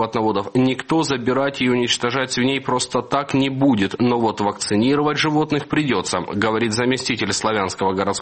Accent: Donbas, Ukraine; Мы все родом из Донбасса.

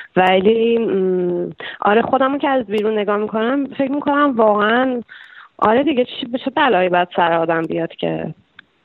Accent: Iran; moved away; از ایران که اومدم بیرون و به گذشته شروع کردم با آرامش نگاه کردم

